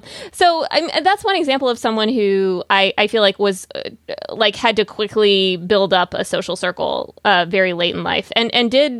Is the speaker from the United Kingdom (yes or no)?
no; Saint Petersburg, Russia; It was, we're not from Ukraine. We're from St. Petersburg.